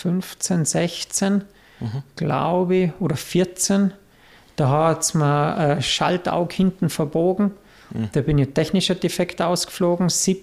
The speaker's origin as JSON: {"language": "German", "region": "Vorarlberg", "country": "Austria", "said": "das war eine relativ kleine Community bei uns in Vorarlberg"}